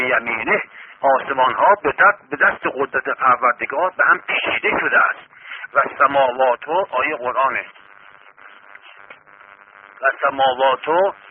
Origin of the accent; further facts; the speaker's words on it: Iran; فهمید که ما ایرانی هستیم